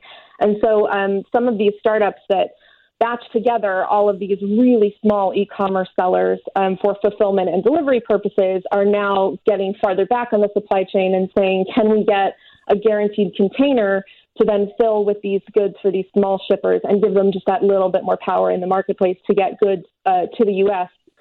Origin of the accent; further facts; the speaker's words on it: New York, United States; I mean, I'm a New Yorker, so I'm in that category that you're not in.